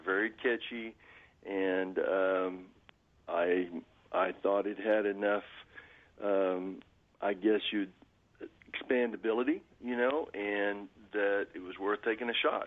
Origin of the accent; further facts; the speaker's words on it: Norman, Oklahoma, United States; Well, you know, I grew up in Norman, Oklahoma, where the University of Oklahoma is. I went to the university there.